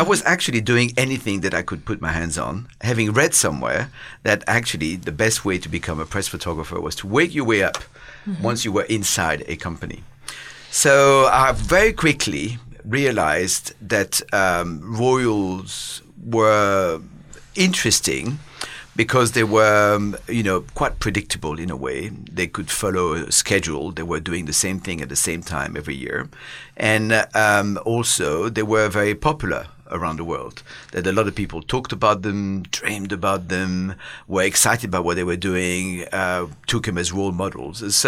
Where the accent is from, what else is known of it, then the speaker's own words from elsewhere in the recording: Belgium; English is a second language; also born or lived in Paris, France; Well, I was born and raised in Belgium